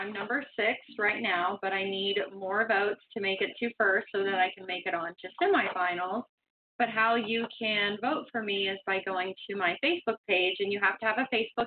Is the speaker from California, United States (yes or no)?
no; Ohio, United States; I say cosplay. I'm from Southern Ohio. I'm country.